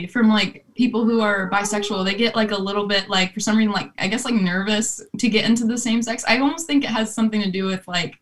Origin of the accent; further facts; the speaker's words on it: South Carolina, United States; I was raised in South Carolina, and that's a very conservative red state.